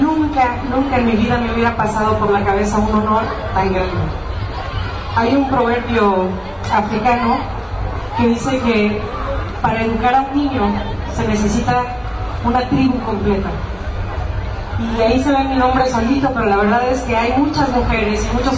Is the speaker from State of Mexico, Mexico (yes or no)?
no; El Grullo, Jalisco, Mexico; A donde quiera que voy, siempre digo, yo soy del Grullo, que está en otro país. Lo que me sale del corazón es decir, yo soy del Grullo.